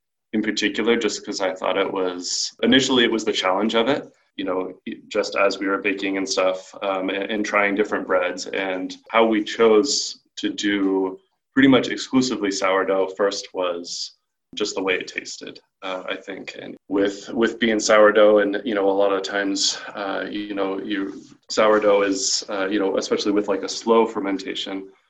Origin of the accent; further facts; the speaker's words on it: Spokane, Washington, United States; born there; So I was born in Spokane a while ago, and then I came back to go to college in Spokane.